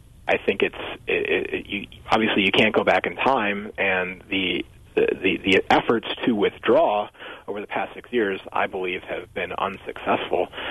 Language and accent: English; Wisconsin, United States; I grew up in Wisconsin from 1985 to 2003.